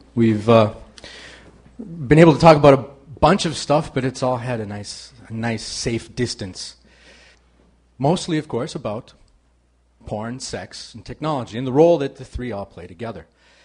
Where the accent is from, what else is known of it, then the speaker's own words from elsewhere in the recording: Midwest, United States; Growing up in the Midwest, you don't really see your mother walking around naked in the house very often.